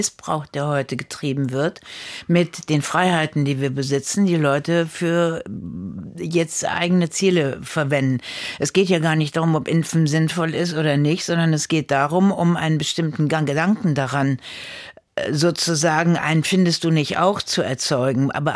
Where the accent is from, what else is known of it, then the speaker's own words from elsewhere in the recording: Rhineland, Germany; born there; ich bin im Rheinland geboren an einem Karnevalssonntag, da macht man was mit.